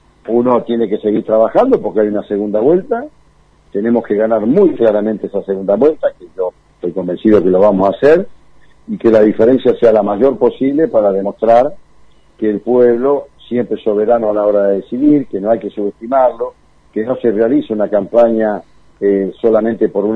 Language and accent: Spanish; Buenos Aires Province, Argentina; yo soy un bonaerense de pura cepa.